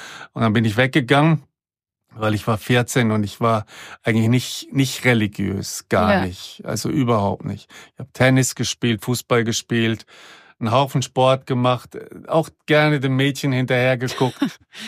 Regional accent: Southern Germany, Germany; Also ich bin auf dem Dorf groß geworden, da gab es keine Straßenkinder. Auf dem Dorf in Süddeutschland, das ist ähnlich wie hier in der Schweiz, wo wir heute sind

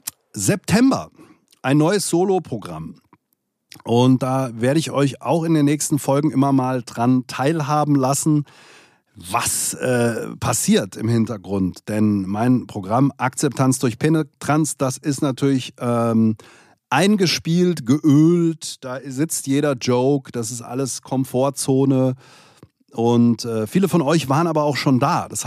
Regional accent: Offenbach, Hesse, Germany; born there; ich bin selbst in Offenbach geboren

